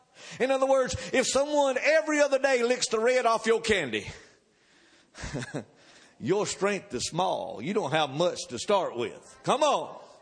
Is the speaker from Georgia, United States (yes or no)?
yes; Georgia, United States; It's kind of like I'm from Georgia and I had a lot of barbed wire fences over there